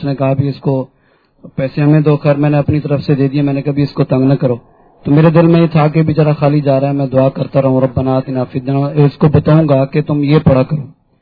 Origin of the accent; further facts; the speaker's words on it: Peshawar, Khyber Pakhtunkhwa, Pakistan; میں پشاور سے تعلق ہے،